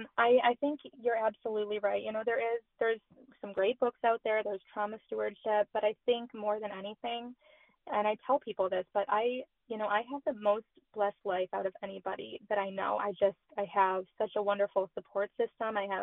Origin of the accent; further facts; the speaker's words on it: Warren, Michigan, United States; And so now I'm out here in Armada and Shelby Township, Sterling Heights, St. Clair Shores, and my hometown in Warren.